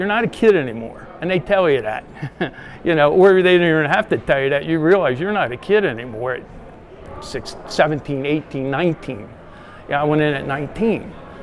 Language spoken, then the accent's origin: English; Philadelphia, Pennsylvania, United States; moved away; I was from Philadelphia. I've lived out here 17 years.